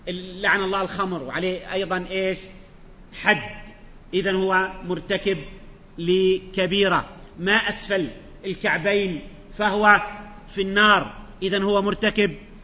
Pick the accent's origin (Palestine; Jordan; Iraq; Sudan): Jordan; وأنا عادة بضرب أمثلة عندنا في الأردن مثلا